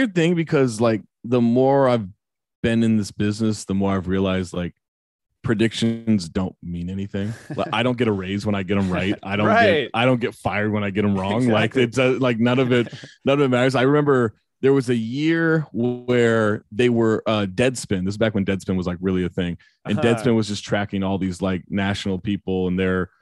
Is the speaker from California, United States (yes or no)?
yes; Sacramento, California, United States; Like, growing up in Sacramento, I just picked the Wolves as a kid.